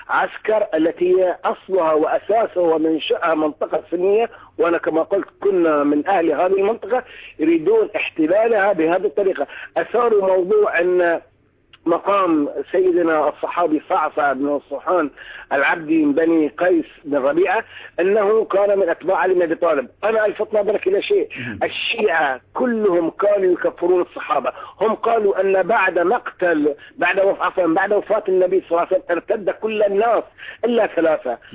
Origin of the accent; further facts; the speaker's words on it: Bahrain; عندنا في البحرين